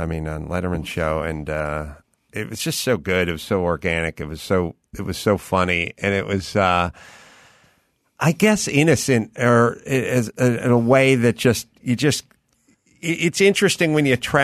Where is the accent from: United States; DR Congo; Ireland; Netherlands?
Netherlands; North Holland; I'm from North Holland.